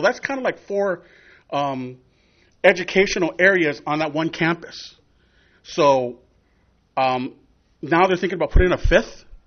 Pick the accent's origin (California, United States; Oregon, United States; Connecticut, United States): California, United States; West Covina; I grew up in West Covina, I went to Monta Vista, went to Willowood, went to Edgewood, went to West Covina.